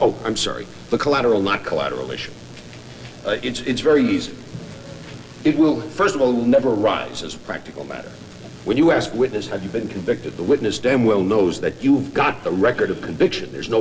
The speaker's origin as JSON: {"language": "English", "region": "New York", "country": "United States", "tie": "born or raised there", "said": "Just within the last year, it has been picked up in my home state of New York."}